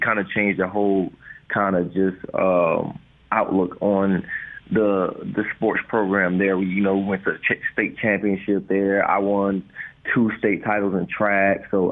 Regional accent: St. Petersburg, Florida, United States; Yeah, born and raised in St. Petersburg, and, you know, I lived in some apartment units called

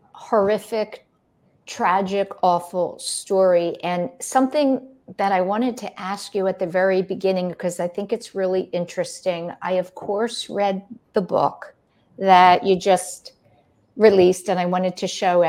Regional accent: United States; I was born and raised here in America.

